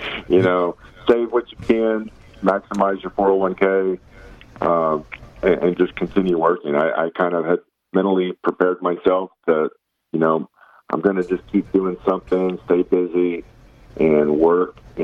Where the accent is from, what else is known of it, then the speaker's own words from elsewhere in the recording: Corpus Christi, Texas, United States; I also was born and raised in Corpus Christi.